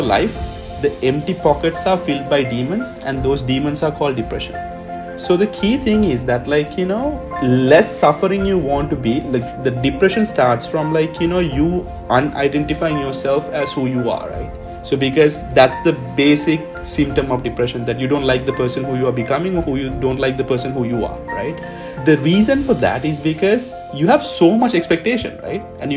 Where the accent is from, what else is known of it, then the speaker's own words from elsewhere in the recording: Sri Lanka; now in China; I'm from Sri Lanka in China for the past 16 years. And I come from like a very meditative, like very scenic background, like a little island.